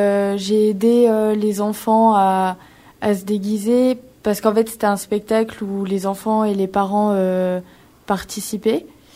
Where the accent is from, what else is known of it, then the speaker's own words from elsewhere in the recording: Grenoble, Auvergne-Rhône-Alpes, France; j'ai 17 ans et je viens de Grenoble.